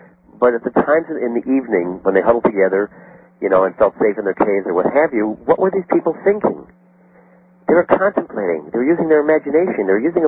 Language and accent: English; Chicago, Illinois, United States; born or raised there